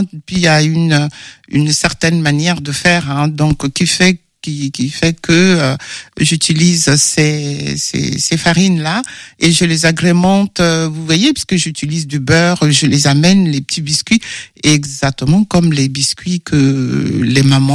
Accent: Central African Republic; je suis originaire de la Centrafrique.

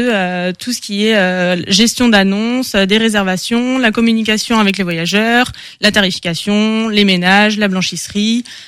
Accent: Angers, Pays de la Loire, France; j'ai 26 ans et j'ai créé Vestatrip Conciergerie depuis presque un an maintenant. Je suis née à Angers, j'ai grandi dans un petit village à l'est d'Angers et je vis actuellement dans la même ville.

